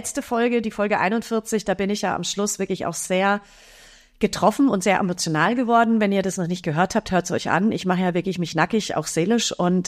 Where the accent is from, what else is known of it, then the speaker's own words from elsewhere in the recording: Eichenau, Bavaria, Germany; Ich komme auch aus Hinterkruxelhausen. Ich meine, ich komme aus Fürstenfeldbruck. Ich sag's immer, damit es ein bisschen cooler klingt, Fürstenfeldbrooklyn. Ja, ich bin aber aufgewachsen in Eichenau, das ist der Nebenort. Also es sind wirklich ein Mini-Ort.